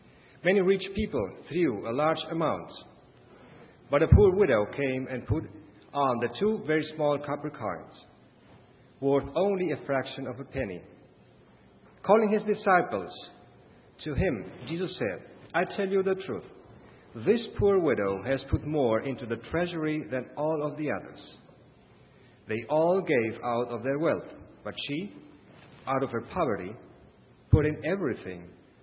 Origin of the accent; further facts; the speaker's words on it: Argentina; Congregational Mission of Jardin America and from any other churches of Argentina, but especially from my hometown and from the mission down there.